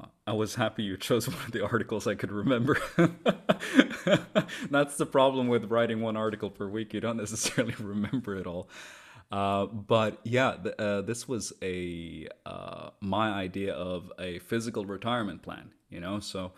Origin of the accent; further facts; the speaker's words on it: Norway; English is a second language; I'm born and raised in Norway, but my dad is from China.